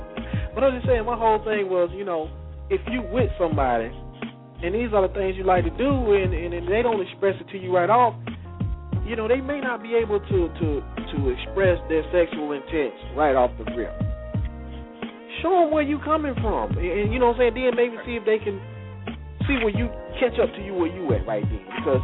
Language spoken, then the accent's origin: English; the South, United States; Because growing up in the South, you know, a lot of people are more reserved with their sexual intentions.